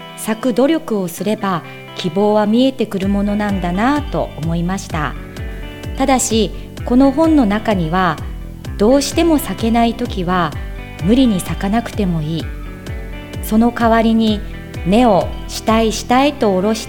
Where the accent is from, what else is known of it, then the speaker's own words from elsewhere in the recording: Yokote, Akita, Japan; 出身は横手市です。